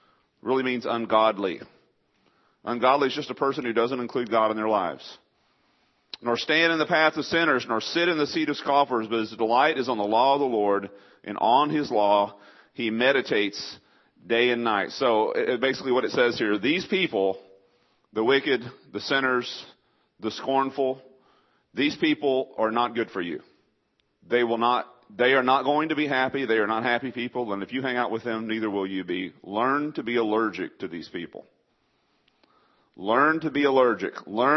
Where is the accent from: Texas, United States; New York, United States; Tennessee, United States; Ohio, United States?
Texas, United States; now in Brownsville, United States; Well, I'm not from here either. I'm from another part of Texas, southeast Texas.